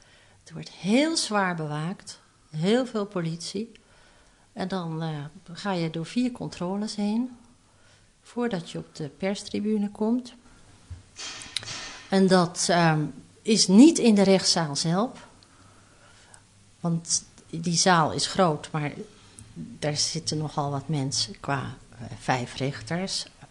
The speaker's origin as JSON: {"language": "Dutch", "town": "Amsterdam", "region": "North Holland", "country": "Netherlands", "said": "En waar kom je vandaan? En dan zeg je, oh, Amsterdam."}